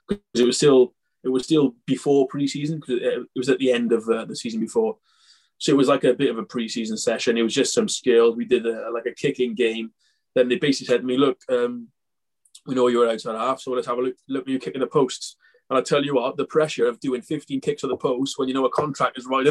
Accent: Wales, United Kingdom; that's what I'm used to from Wales anyway.

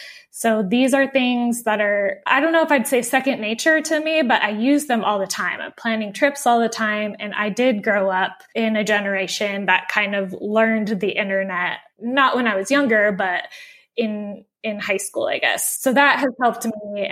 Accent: Oregon, United States; We base ourselves in my home state of Oregon during the summers, which is the best time to be there.

